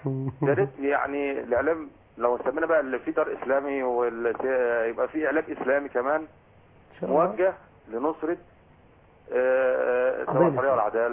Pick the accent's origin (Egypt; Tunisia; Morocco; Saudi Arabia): Egypt; أنا مواطن مصري عادي خالص